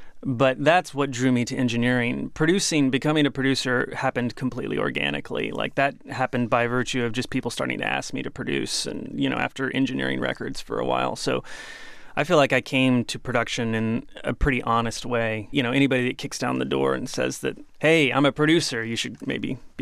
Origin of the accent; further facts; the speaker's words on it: Texas, United States; But, you know, growing up in Texas, you either played football or you know, or you drove a truck.